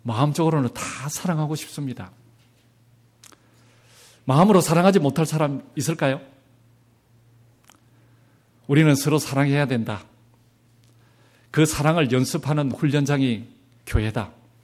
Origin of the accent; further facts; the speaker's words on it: Gyeongsang, South Korea; 이거는 제가 경상도 사람인 줄 몰라서 물은 게 아니에요.